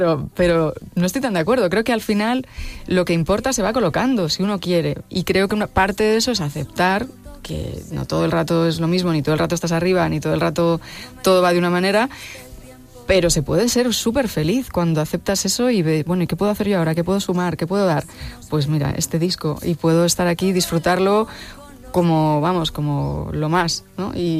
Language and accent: Spanish; Cuenca, Castilla-La Mancha, Spain; born there; Me hace muchísima ilusión estar aquí porque además nací en Cuenca, aunque no he vivido allí mucho tiempo.